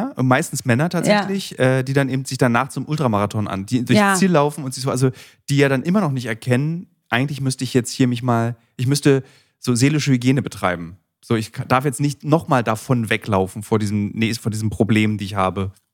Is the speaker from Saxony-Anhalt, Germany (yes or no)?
no; Berlin, Germany; als Berliner fand ich das natürlich so, was für eine Verrückte.